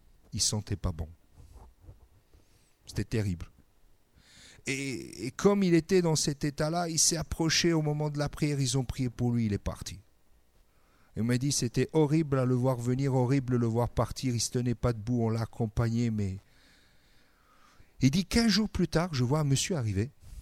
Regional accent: Calabria, Italy; Moi, je viens de Calabre, c'est bien le sud.

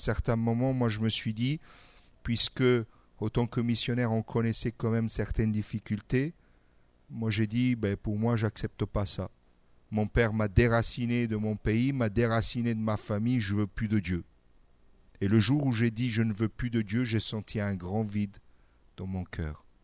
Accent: Metz, Grand Est, France; born there; je suis né à Metz. Mon papa et ma maman sont d'origine italienne. Et j'ai fêté mon premier mois de vie en Calabre.

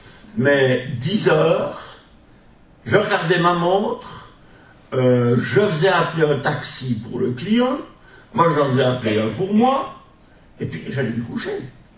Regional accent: Switzerland; excusez-moi de vous le dire, je suis suisse

